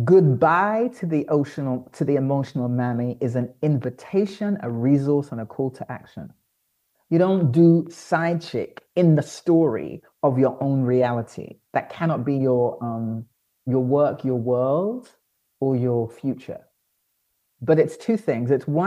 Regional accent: London, United Kingdom; also born or lived in New York; now in Accra, Ghana; the years I spent as a Black Briton, born and raised in London, and now being here in Accra.

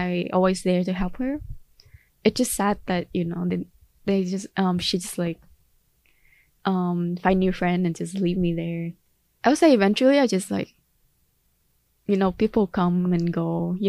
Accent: Ho Chi Minh City, Vietnam; I was born in Vietnam, specifically Ho Chi Minh City. I'm currently a full-time student, and my preferred pronoun is she, her. I grew up in Ho Chi Minh City. I would say it's like an urban

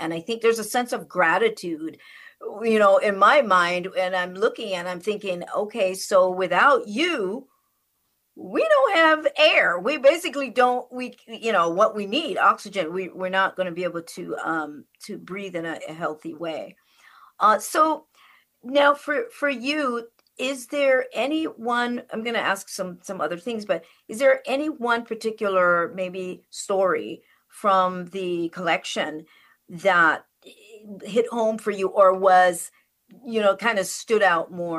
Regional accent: Westmoreland, Jamaica; born there; I was born in Jamaica in Westmoreland, in an area where it was very forest, you know, it's very forest-like, very much so, you know, so it's raining all the time.

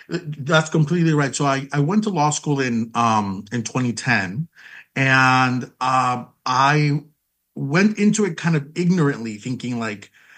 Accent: San Francisco, California, United States; because I grew up in San Francisco, where the coldest it gets is like maybe 60 degrees.

